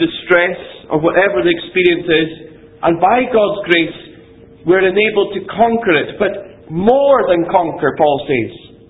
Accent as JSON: {"language": "English", "town": "Ferintosh", "region": "Scotland", "country": "United Kingdom", "tie": "born or raised there", "said": "when I was growing up in Ferintosh in the Black Isle, just north of Inverness, when we played with conquerors, we were conquerors."}